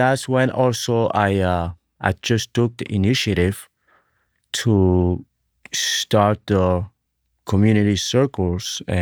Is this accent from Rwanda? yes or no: yes; Rwanda; What I grew up in Rwanda in Africa is community, right?